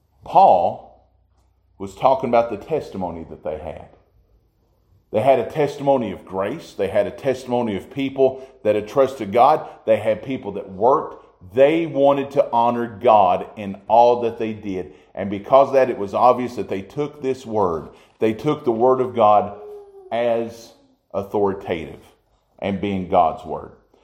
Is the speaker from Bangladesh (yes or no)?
no; United States; I'm an American. As far as my human citizenship goes, I love my country.